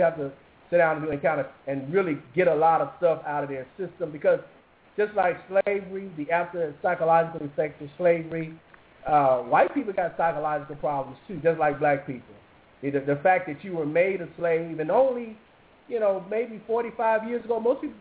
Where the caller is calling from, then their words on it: Houston, Texas, United States; I'm calling from Houston, Texas.